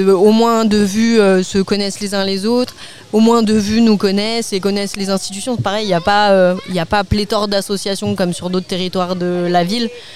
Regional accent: Saint-Martin-d'Hères, Auvergne-Rhône-Alpes, France; Moi je viens de Saint-Martin-d'Hers, donc c'est un peu l'autre côté de la rue.

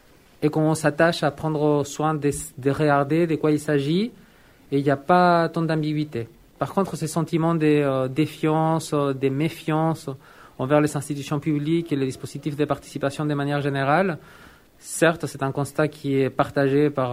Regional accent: Chile; now in Grenoble, France; En fait, je ne suis pas Grenoblois d'origine, mais je suis pleinement Grenoblois. Donc, je viens du Chili, je suis chilien aussi. Je suis chilien et français, donc naturalisé.

